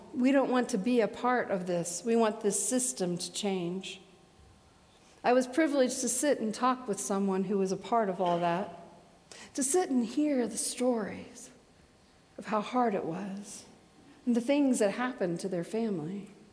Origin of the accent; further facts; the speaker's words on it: Indiana, United States; I remember a few things my parents said around the kitchen table growing up in Indiana